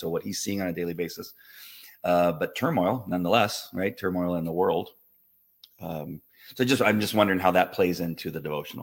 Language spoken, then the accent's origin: English; La Mirada, California, United States; here in California, where I grew up in La Mirada